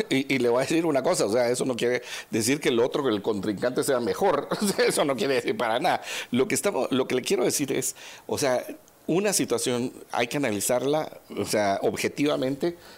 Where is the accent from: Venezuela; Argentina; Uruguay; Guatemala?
Guatemala; nosotros como guatemaltecos